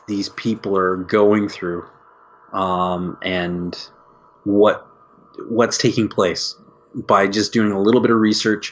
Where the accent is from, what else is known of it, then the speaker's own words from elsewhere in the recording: Canada; I'm Canadian, and we play a lot of World War II games.